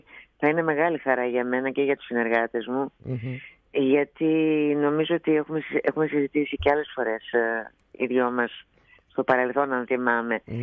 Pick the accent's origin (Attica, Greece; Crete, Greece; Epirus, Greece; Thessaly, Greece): Attica, Greece; Athens; Δεν μεγάλωσα απλώς, γεννήθηκα στην Πλάκα.